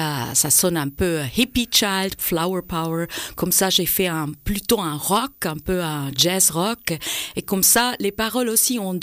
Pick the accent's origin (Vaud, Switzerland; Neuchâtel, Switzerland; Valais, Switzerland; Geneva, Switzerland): Valais, Switzerland; now in New York, United States; je vis à New York. In the city of Manhattan, yeah. Hell's Kitchen. Mais je suis de Brieuc, au Valaisanne, et c'est vraiment ma patrie, comme on dit. I'm at home there. Et je reviens très souvent.